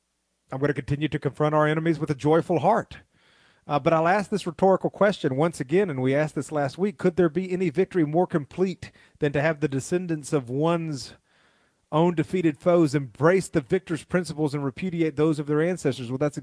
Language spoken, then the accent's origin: English; the South, United States; but I am still a Southerner and I am still a Baptist, so they can't take that away.